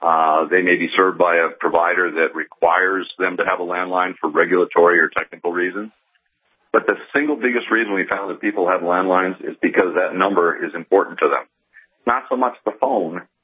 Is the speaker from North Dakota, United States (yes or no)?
yes; Grand Forks, North Dakota, United States; I remember driving by that Air Force base when I grew up in Grand Forks and seeing those bombers parked on the ready alert pad.